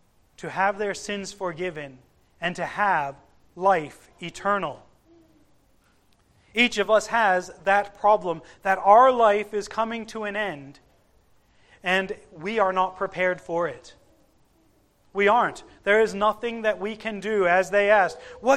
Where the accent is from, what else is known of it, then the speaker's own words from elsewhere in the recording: United States; And because I'm American, sometimes I put peanut butter too and make a sandwich.